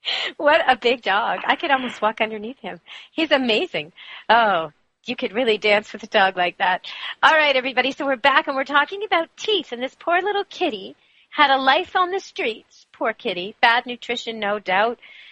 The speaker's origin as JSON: {"language": "English", "country": "Canada", "said": "because I'm Canadian"}